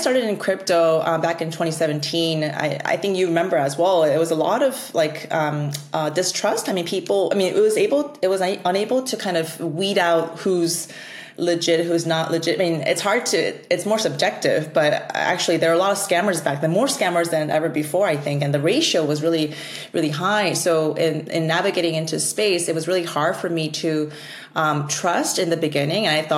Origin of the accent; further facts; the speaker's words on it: South Korea; now in United States; So I was born in Korea. So I'm more of a, and I was born and raised more in Korea. I think in terms of the years, I would define myself as just Korean, but people say I'm an Americanized Korean whatsoever.